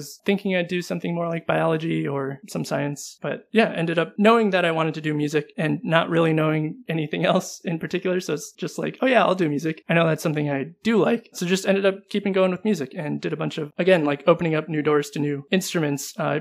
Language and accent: English; Detroit, Michigan, United States; now in Minneapolis, United States; I'm from Detroit, so just looking at the different musical opportunities in those places